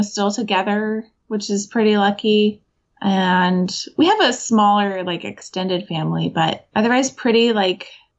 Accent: San Jose, California, United States; Yeah, born and raised in San Jose, grew up in the same house forever.

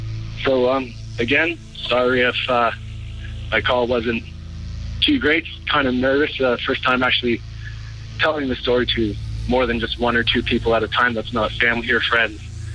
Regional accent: Toronto, Ontario, Canada; I'm from Toronto, Ontario, Canada.

